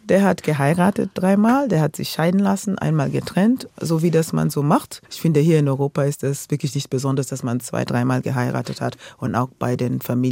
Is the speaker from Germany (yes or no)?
no; Nairobi, Kenya; first language Luo; German is a second language; weil wir lebten in Nairobi. Und da haben wir dann, weil meine Stiefmutter Amerikanerin war, haben wir auch sehr viel Englisch gesprochen. Aber ich habe dadurch meine Sprache gelernt. Luo ist unsere Muttersprache.